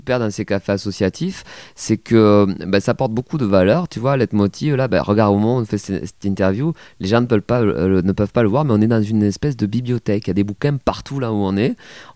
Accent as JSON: {"language": "French", "town": "Toulouse", "region": "Occitanie", "country": "France", "lives_now": "Paris, France", "said": "mon léger accent. Je suis toulousain, originaire donc du sud-ouest et maintenant vivant à Paris. Pour les Toulousains, je suis devenu un Parisien. Pour les Parisiens, je suis un Toulousain, donc je suis local nulle part, moi, au fond."}